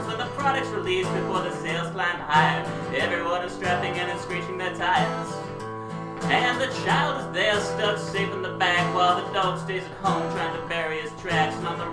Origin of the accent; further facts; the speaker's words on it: Minneapolis, Minnesota, United States; moved away as an adult; And I was originally from Minnesota and moved here about a month and a half ago.